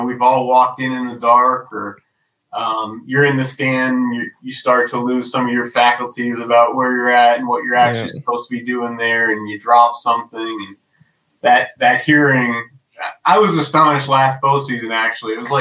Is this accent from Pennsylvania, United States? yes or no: yes; Pennsylvania, United States; I went on to work for U.S. Department of Agriculture, returning to my home state of Pennsylvania.